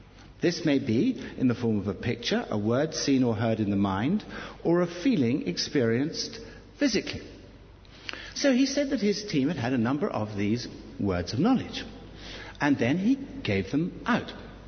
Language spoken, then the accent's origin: English; United Kingdom; Well, we're British. We don't even talk about